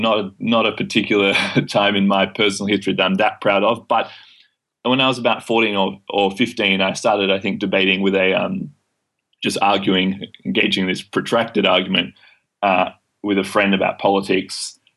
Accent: Melbourne, Victoria, Australia; I grew up in the People's Republic of Inner Melbourne

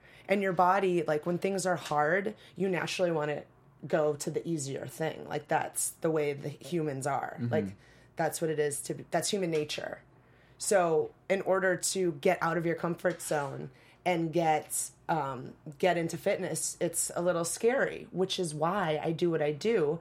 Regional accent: Wisconsin, United States; I'm from Wisconsin. I like cheese.

